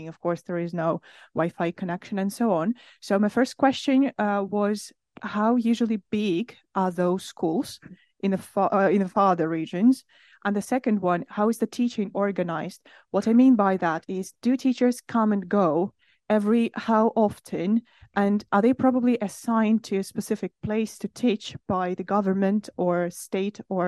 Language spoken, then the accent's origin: English; Russia; English is a second language; now in Helsinki, Finland; I'm originally from Russia, but now I'm studying changing education at the University of Helsinki.